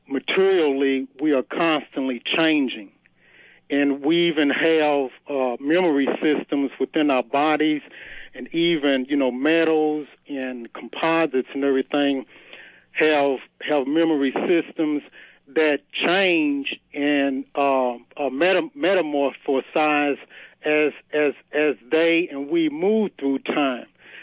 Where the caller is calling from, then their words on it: Louisville, Kentucky, United States; from Louisville.